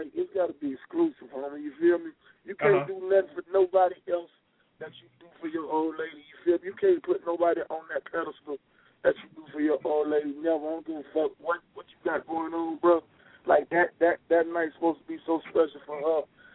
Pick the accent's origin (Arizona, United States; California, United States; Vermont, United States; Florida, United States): Florida, United States; Panama City; also born or lived in Orlando; I was born in Orlando, but I'm still from Panama.